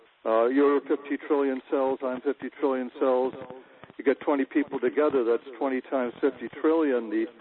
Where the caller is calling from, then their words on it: Puerto Vallarta, Jalisco, Mexico; Yes, I'm in Puerto Vallarta, Mexico.